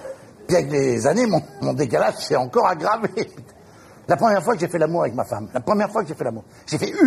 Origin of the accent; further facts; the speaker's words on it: Grenoble, Auvergne-Rhône-Alpes, France; J'ai dit, je suis de Grenoble.